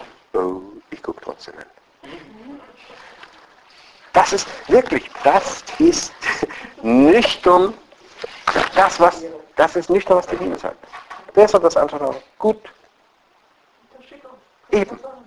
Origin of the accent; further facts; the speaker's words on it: Saxony, Germany; das hatte ich zur Genüge in meiner Kindheit im Erzgebirge.